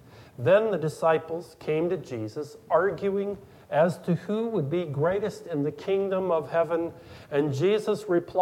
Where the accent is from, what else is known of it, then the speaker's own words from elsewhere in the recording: Iowa, United States; Many farms where I grew up in Iowa ended up in a sheriff's auction to repay the debts.